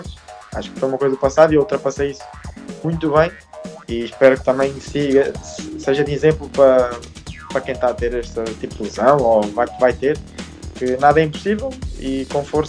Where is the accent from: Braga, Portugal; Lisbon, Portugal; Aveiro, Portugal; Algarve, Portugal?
Algarve, Portugal; Vila Real de Santo António; eu sou de Vila Real São António, é uma cidade pequena